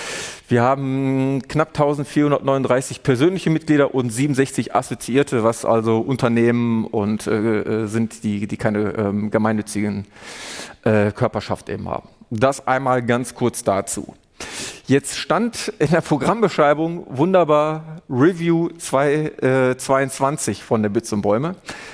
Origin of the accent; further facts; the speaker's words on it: Duisburg, North Rhine-Westphalia, Germany; Ich komme selber ursprünglich aus Duisburg.